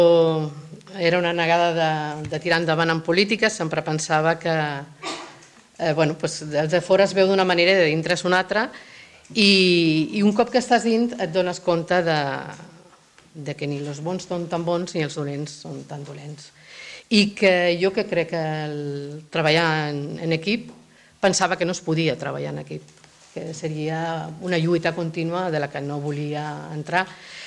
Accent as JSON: {"language": "Catalan", "town": "Martorell", "region": "Catalonia", "country": "Spain", "said": "per sobre del benestar de Martorell, del meu poble i de la gent del meu poble, no existeix cap sigla"}